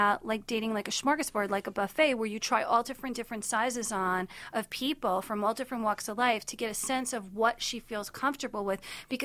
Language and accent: English; New York, United States; also born or lived in Miami; I'm from New York, and I'm from Miami, and there's a lot of that.